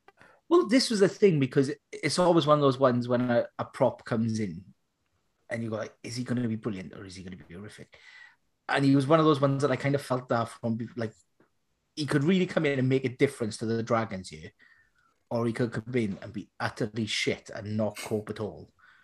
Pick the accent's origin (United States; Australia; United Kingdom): United Kingdom; Wales; and obviously being Welsh, you know, we get stuck on the cat.